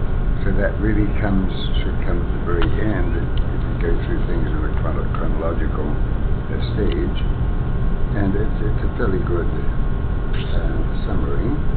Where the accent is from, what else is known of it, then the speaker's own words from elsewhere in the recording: Lower Hutt, Wellington, New Zealand; I was born in New Zealand mm-hmm. and educated in New Zealand in the city of Lower Hutt, which is a suburb of the capital city of Wellington.